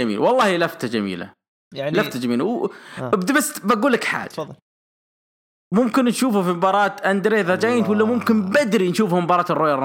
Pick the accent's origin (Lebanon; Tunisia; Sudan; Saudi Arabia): Saudi Arabia; Al-Qassim; سمي عندنا بالقصيم